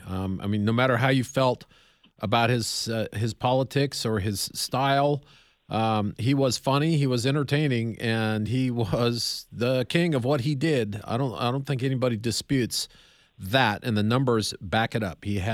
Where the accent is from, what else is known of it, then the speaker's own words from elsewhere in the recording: Montana, United States; Well, I am from Montana, so I am the Switzerland of college athletics.